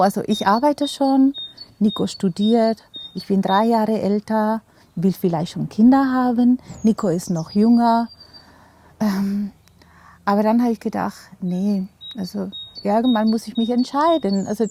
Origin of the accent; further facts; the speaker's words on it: Zaragoza, Aragon, Spain; German is a second language; moved away as an adult; also born or lived in Barcelona; Also ich bin nicht in Barcelona geworden. Meine Heimatstadt heißt Zaragoza.